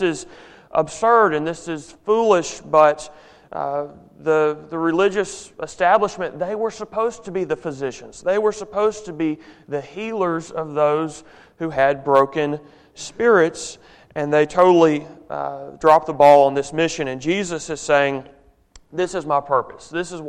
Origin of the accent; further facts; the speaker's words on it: Memphis, Tennessee, United States; I grew up in Memphis, Tennessee